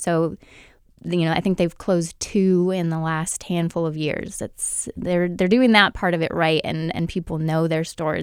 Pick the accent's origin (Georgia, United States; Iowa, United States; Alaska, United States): Alaska, United States; now in Seattle, United States; But no, I'm from Alaska.